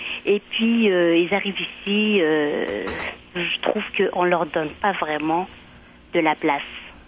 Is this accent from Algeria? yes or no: yes; Kabylie, Algeria; je suis kabyle algérienne.